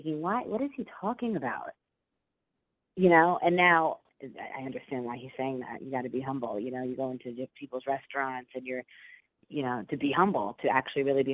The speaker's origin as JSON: {"language": "English", "town": "Franklin Lakes", "region": "New Jersey", "country": "United States", "said": "I'm from Franklin Lakes, New Jersey, originally, Bergen County"}